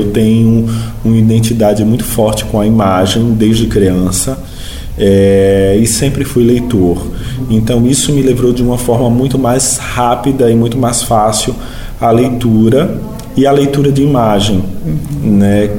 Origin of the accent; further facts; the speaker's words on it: Recife, Pernambuco, Brazil; also born or lived in São Paulo; now in Porto Alegre, Brazil; Então eu saí de Recife, que é a minha cidade natal, fui morar algum tempo em São Paulo, hoje há muitos anos que eu moro em Porto Alegre